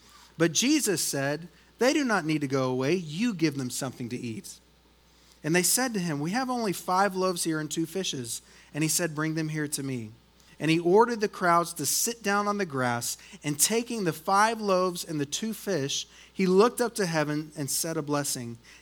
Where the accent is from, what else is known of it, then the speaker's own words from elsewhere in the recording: Tulsa, Oklahoma, United States; Now, man, I grew up in Tulsa, Oklahoma. And I know I always get judged for that in Texas for some reason.